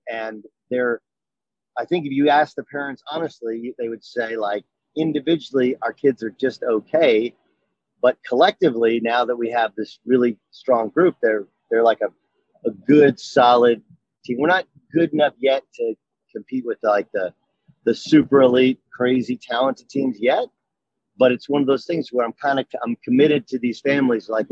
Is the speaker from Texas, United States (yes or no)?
no; Orange, California, United States; Like I grew up in Orange, California, Barrio El Medina.